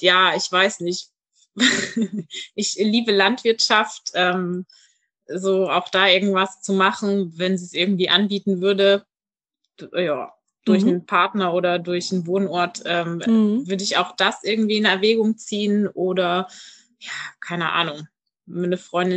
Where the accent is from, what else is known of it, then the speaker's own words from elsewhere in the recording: Saxony, Germany; Ich komme aus Sachsen ursprünglich.